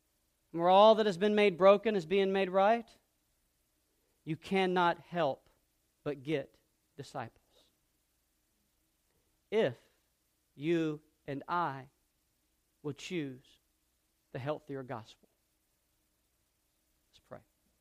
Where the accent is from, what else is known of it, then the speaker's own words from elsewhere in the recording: Georgia, United States; born there; because I was born in South Georgia, which is where I was born.